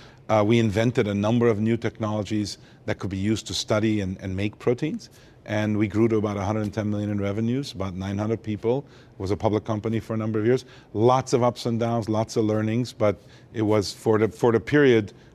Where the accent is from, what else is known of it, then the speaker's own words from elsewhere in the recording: Montreal, Quebec, Canada; also born or lived in Beirut, Lebanon; So I was born in Lebanon, Beirut, Lebanon, of Armenian parents. Lived there till the Civil War in 1975, and ended up escaping the Civil War and growing up in Montreal, Canada.